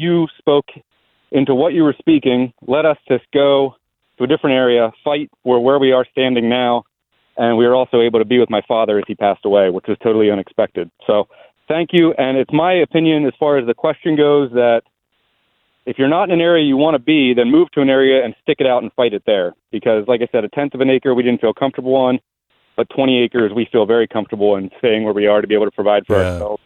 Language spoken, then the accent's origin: English; Pennsylvania, United States; I'm from Pennsylvania originally.